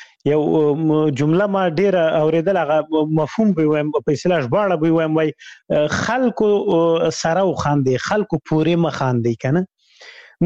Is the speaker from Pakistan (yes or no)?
yes; Khyber Pakhtunkhwa, Pakistan; ما ماشومتوب په شمشتو کې تیر کړی، شمشتو مهاجرینو کمپوس هغه دی، هغه پخواني جهادي رهبرانو ندیو رهبر کمپو، مشهور کمپو، زه په هغه کې لوی سوی وم